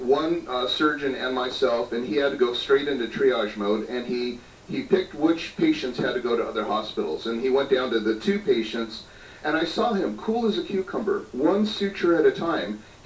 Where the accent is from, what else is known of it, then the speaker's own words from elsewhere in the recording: United States; because, you know, I'm from the United States